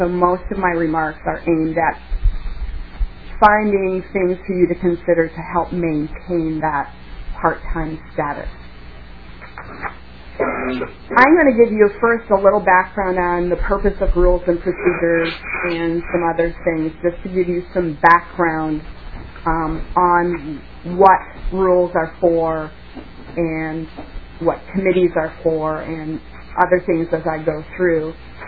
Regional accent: Grand Rapids, Minnesota, United States; So I grew up in Minnesota. I'm from Minnesota, Grand Rapids originally.

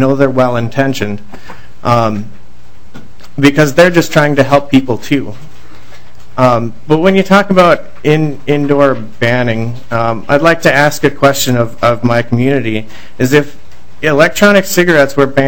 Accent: Bemidji, Minnesota, United States; I'm actually from Bemidji, Minnesota, but I work down here in South St. Paul for Interstate Truck Driving School.

